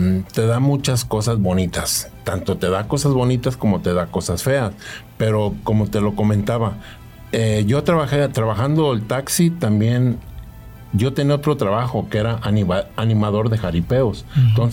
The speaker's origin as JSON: {"language": "Spanish", "town": "Jojutla", "region": "Morelos", "country": "Mexico", "tie": "born or raised there", "said": "yo soy originario de aquí, de Jojutla, Morelos, y de muy cerquita de acá, de la colonia Centro, la Plazuela del Zacate."}